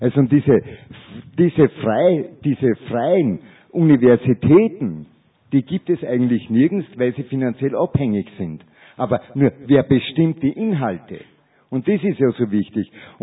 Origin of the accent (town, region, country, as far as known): Upper Austria, Austria